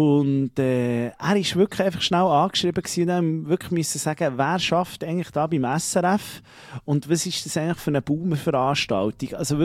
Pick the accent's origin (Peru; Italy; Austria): Italy; ich als Italiener liebe das natürlich.